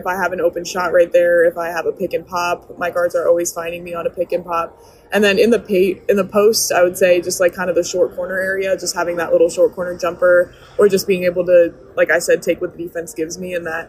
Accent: Connecticut, United States; I mean, I'm from Connecticut, so New England

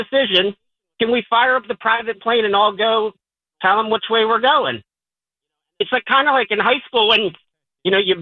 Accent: Pittsburgh, Pennsylvania, United States; I'm from Pittsburgh originally

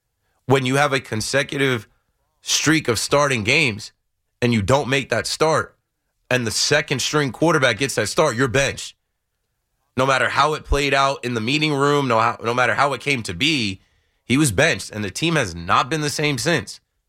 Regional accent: New Jersey, United States; I am from the Garden State.

